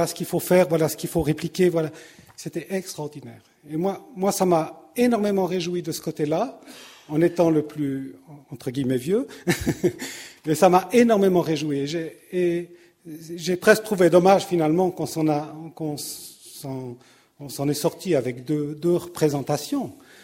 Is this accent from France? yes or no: no; Geneva, Switzerland; born there; je suis né à Genève. J'ai fait le site d'orientation de Pinchat au sud de Carouge. Et j'ai fait l'école d'horticulture. La meilleure. Ça c'est autre chose. Mais je suis dans le Nord Vaudois.